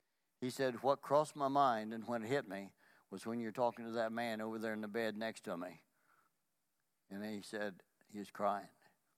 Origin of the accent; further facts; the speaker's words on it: Marion, Indiana, United States; I was from Marion, Indiana, 30 or 40 miles away, and he was in Logansport.